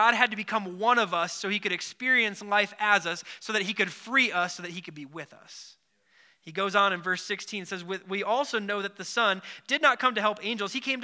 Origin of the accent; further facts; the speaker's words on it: Wautoma, Wisconsin, United States; I said, yeah, I'm from Wautoma, the Christmas tree capital of the world.